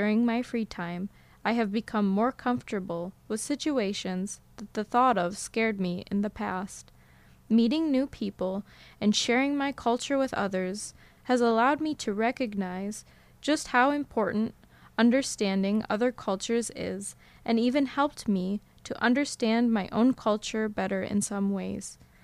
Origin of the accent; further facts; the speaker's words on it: Michigan, United States; now in Seika, Japan; My hometown in Michigan is also more of a rural area, with easy access to bigger cities and plenty of nature to enjoy.